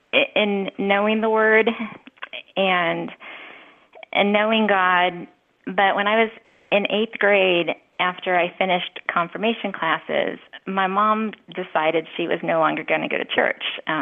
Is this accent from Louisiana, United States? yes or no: no; Ohio, United States; I grew up in Ohio, in what I would call just a really good family, middle-class family, lived in the suburbs